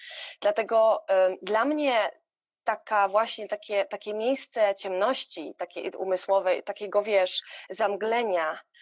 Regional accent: Pszczyna, Silesian Voivodeship, Poland; moved away as an adult; now in London, United Kingdom; I jako, że pochodzę z małej mieścinki, która się nazywa Pszczyna w południowej w Polsce, byłam tam dość rozpoznawalnym dzieciakiem.

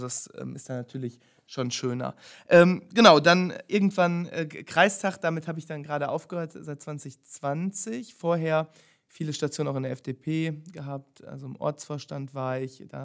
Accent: Moers, North Rhine-Westphalia, Germany; da sind sich zumindest meine Heimatstadt Moers und Dienstlaken sehr ähnlich

